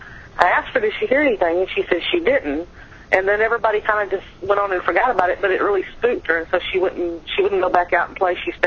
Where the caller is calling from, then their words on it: Alabama, United States; from Alabama.